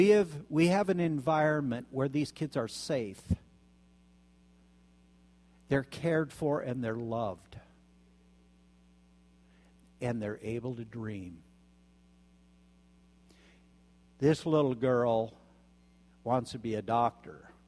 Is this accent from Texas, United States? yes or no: no; Centralia, Washington, United States; headed north, about an hour north of, or hour and a half north of Portland, to Centralia, Washington, my hometown.